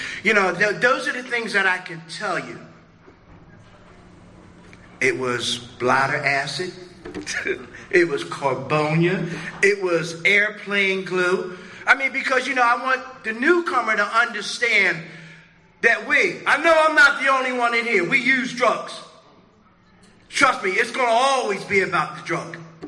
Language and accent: English; Tokyo, Japan; moved away; June 27, 1956, I was born and raised in Tokyo, Japan. My dad brought me and my mom here